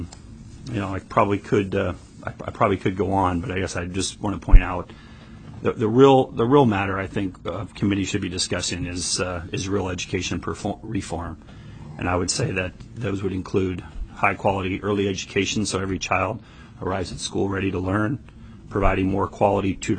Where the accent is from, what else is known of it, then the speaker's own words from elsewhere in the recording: Palmer, Alaska, United States; And yes, I'm from Palmer.